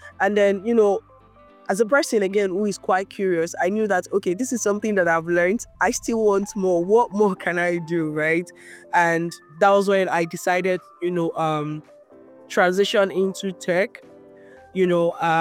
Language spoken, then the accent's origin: English; Nigeria; And I grew up in Nigeria and my journey has always been fueled by creativity, curiosity.